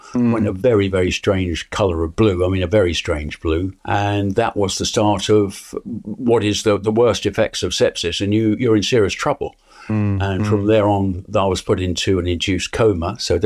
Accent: Medway Towns, South East England, United Kingdom; But yes, I was born and raised in and around the Medway Towns, as were my parents. They came from the Medway Towns as well. So yeah, a few generations here.

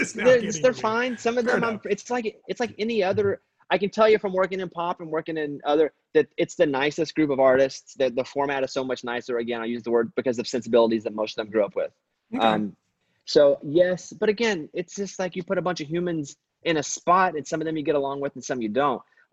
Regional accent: Arkansas, United States; I grew up in Arkansas.

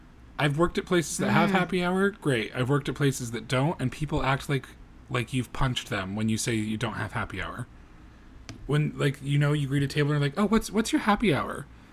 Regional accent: New England, United States; I'm also from New England, and we're all about layers. Anybody who lives in the north knows that layers are everything.

